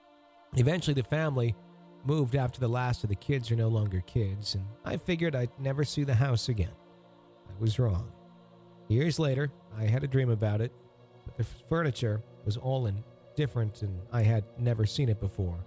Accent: Romeo, Michigan, United States; in my hometown of Romeo, Michigan, where I live today.

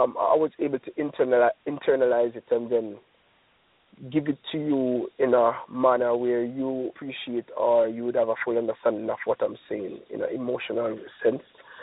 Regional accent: Falmouth, Trelawny, Jamaica; also born or lived in Montego Bay; So I grew up in Falmouth. I was born in Montego Bay, grew up in Falmouth. Went to early schools. School would be in Falmouth, and where I started doing track and field. Then I went to high school in Montego Bay.

